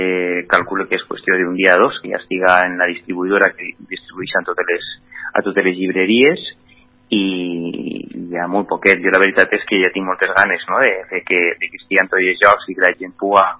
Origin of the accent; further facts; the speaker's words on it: Aielo de Malferit, Valencian Community, Spain; De repente un dia en el meu poble, en Aielo, davant del públic